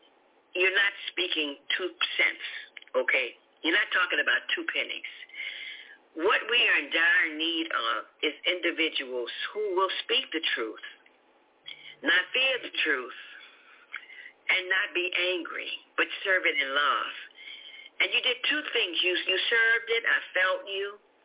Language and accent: English; Louisiana, United States; Louisiana, that's my home state.